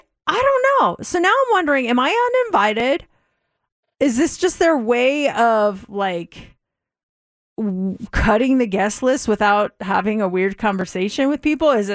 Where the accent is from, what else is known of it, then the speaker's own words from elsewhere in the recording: Colorado, United States; this is someone that I grew up with in Colorado.